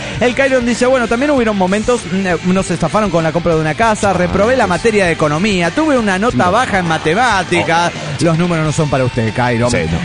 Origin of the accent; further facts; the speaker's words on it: Guadalajara, Jalisco, Mexico; de Guadalajara, Jalisco, México.